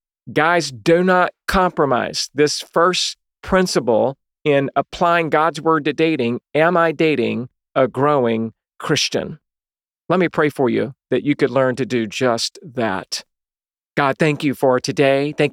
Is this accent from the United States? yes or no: yes; the South, United States; I grew up in the South where my mama taught me girls don't call boys.